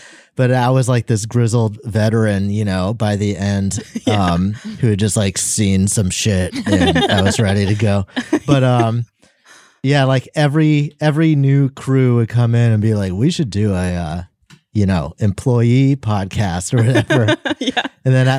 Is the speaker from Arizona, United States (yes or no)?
no; California, United States; I'm just from that area. I'm from Northern California, the Bay Area.